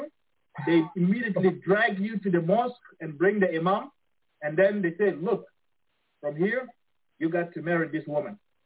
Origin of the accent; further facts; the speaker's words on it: Khartoum, Sudan; moved away as an adult; also born or lived in South Sudan; from the time I moved from South Sudan, I was 10, and then I grew up in Khartoum until I was 23 when I left.